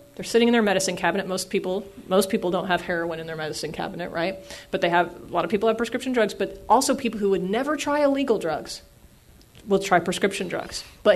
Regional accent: Edmond, Oklahoma, United States; I tell people all the time, I grew up in Edmond, okay?

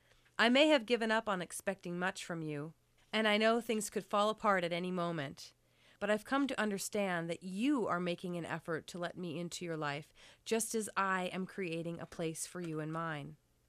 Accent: Spokane, Washington, United States; I was born in Spokane, Washington. I'm the youngest of five kids. grew up in a very raucous Irish Catholic family.

